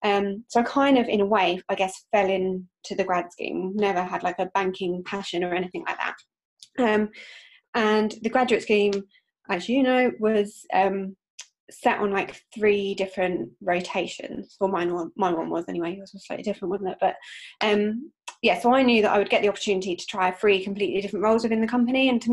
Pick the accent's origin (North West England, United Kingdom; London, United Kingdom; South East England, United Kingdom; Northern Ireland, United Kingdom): South East England, United Kingdom; now in Bournemouth, United Kingdom; I'm not from Bournemouth originally. I'm from Sussex, so kind of nearer to Brighton. So I had moved to Bournemouth specifically for the job.